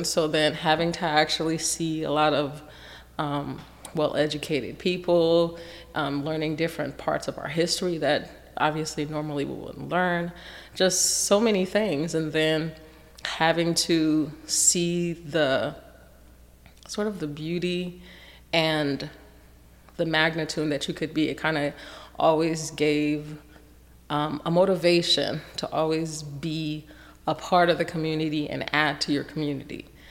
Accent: Portland, Oregon, United States; also born or lived in Haiti / Michigan; Well, I was born in Haiti. My mom and I moved to Michigan when I was young. And then after that, we migrated here to Portland when I was around 9 years old.

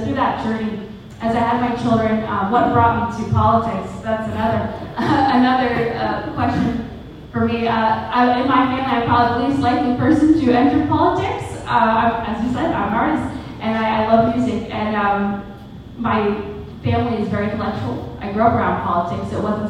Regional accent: Florida, United States; I grew up in Pinellas County, I'm a Pinellas native. My parents moved here from Boston, and they supported me wholeheartedly.

